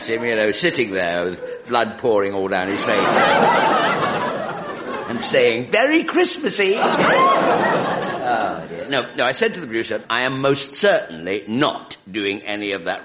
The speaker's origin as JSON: {"language": "English", "region": "Scotland", "country": "United Kingdom", "said": "As you know, I'm a Scot, and if I may, I'd like to go back to my roots"}